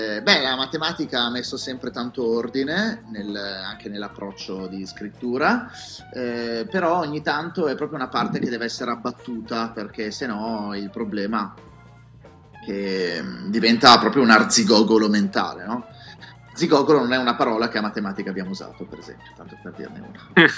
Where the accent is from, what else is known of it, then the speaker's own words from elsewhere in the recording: Piedmont, Italy; perché da piemontese non mi voglio sbilanciare troppo